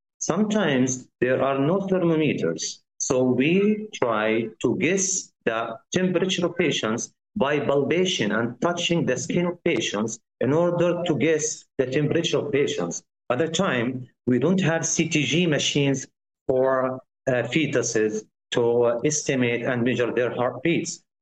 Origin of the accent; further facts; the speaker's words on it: Khan Yunis, Gaza Strip, Palestine; English is a second language; I'm from Khan Yunis concentration camp. This camp is nearly 25 kilometers square, 25 only.